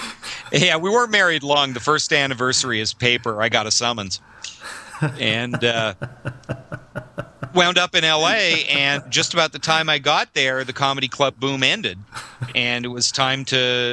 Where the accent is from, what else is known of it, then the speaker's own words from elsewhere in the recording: Canada; now in Chicago, United States; But now, you know, I'm some Canadian boy living in Chicago doing this out of his house